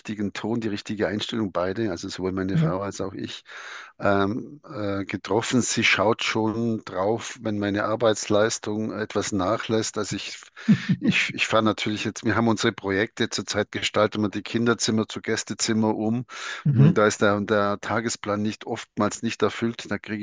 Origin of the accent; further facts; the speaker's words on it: Germany; Ein spannendes Thema ist soziologisch, warum sind wir Deutsche so, wie wir sind?